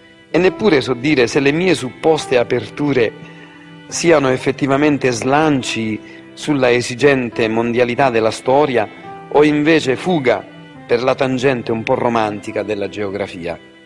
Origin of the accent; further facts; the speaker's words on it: Santa Maria di Leuca, Apulia, Italy; i monaci del convento del mio paese, io sono del capo di Santa Maria di Leuca, avevano scolpito sullo stipite delle loro celle.